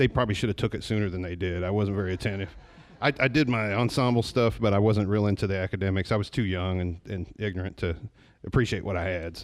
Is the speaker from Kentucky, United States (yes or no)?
yes; Kentucky, United States; also born or lived in Illinois / Chicago; No, I grew up in Kentucky at different times in my life. I've lived in Hazard. I've lived in Leslie County. I lived in London. I went back and forth between here and Illinois a few times, like mostly Southern Illinois.